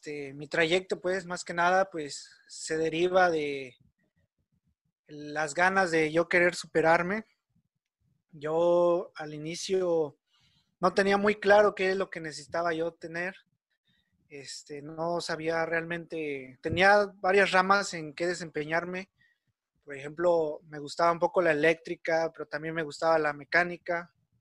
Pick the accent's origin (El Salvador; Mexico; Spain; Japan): Mexico; Huautla de Jiménez, Oaxaca; Yo soy ingeniero mecánico, soy originario de Huautla de Jiménez, Oaxaca. Tengo la edad de 25 años